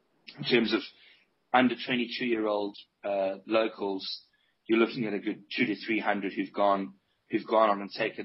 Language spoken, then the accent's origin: English; South Africa; And when I say back home, I grew up in South Africa.